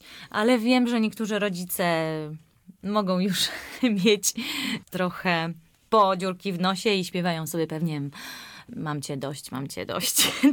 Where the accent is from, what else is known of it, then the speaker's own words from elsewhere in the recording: Tomaszów Mazowiecki, Łódź Voivodeship, Poland; jestem z Tomaszowa, Mazowieckiego